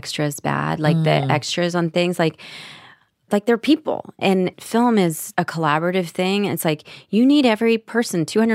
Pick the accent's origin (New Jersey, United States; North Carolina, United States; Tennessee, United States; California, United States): Tennessee, United States; Nashville